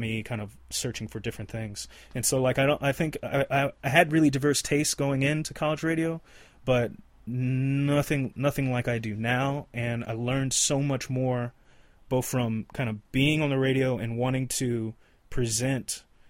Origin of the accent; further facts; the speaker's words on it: Atlanta, Georgia, United States; I mean, that was a way that I learned about music and all kind of varieties of music growing up in Atlanta